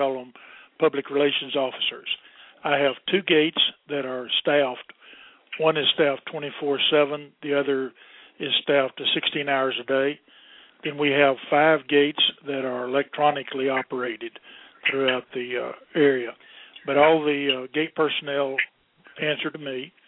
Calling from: Hot Springs Village, Arkansas, United States; Okay, I'm calling from Hot Springs Village, Arkansas.

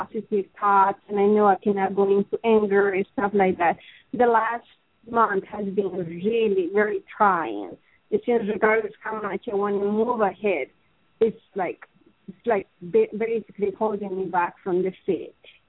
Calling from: Dallas, Texas, United States; I'm calling you from Dallas.

